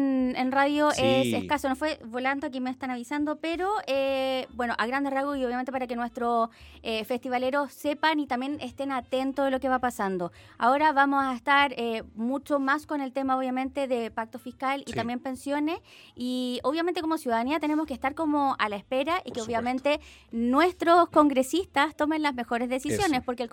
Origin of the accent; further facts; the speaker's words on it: Chile; y obviamente de todos los temas que nos interesan como chilenos.